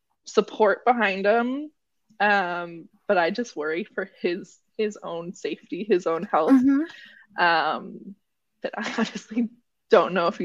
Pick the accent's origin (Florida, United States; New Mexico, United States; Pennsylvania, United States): New Mexico, United States; I'm from New Mexico. We don't have a team. We don't have, like, any teams.